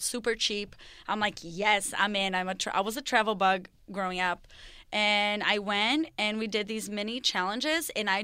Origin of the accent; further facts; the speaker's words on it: Brazil; now in United States; I mean, I grew up in Brazil. I moved to America.